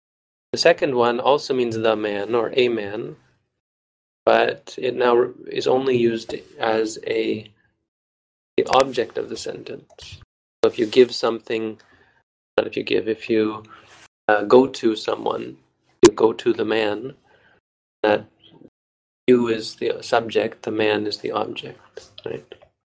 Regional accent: Varanasi, Uttar Pradesh, India; but if you come from somewhere, I come from Varanasi, then you use asma.

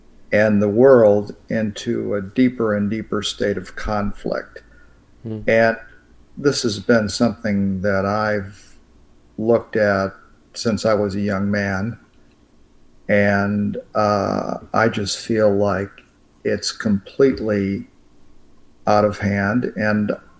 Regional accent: United States; And I'm an American. I became a young adult when the Vietnam War was just really ramping up.

